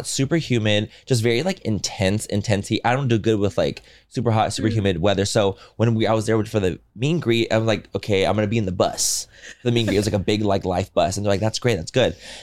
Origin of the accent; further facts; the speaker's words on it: Chula Vista, California, United States; obviously I grew up in Chula Vista, so I would go to TJ all the time when I was really young.